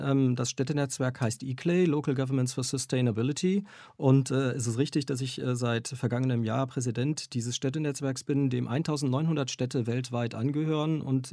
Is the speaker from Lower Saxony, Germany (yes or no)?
no; Bonn, North Rhine-Westphalia, Germany; Ich antworte dann immer, dass ich aus Bonn komme.